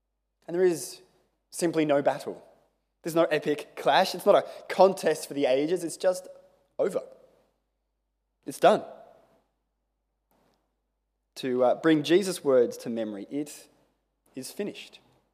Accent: Australia; mate, I come from Australia.

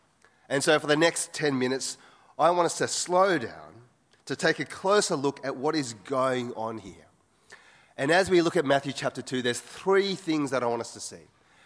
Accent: Wagga Wagga, New South Wales, Australia; I grew up in Wagga Wagga, which is 1 hour away from Gundagai.

